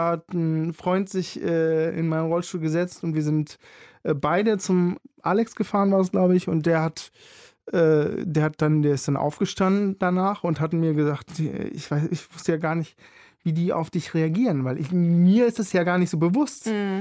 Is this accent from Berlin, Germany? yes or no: yes; Berlin, Germany; wir sind Berliner, wir machen das, wir packen